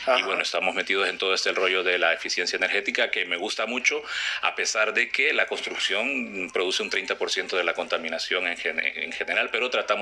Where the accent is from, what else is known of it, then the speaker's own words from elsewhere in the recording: Honduras; moved away as an adult; Sí, yo tengo desde el 2019 aquí. Ya me he venido como arquitecto de mi país. Yo soy de Honduras.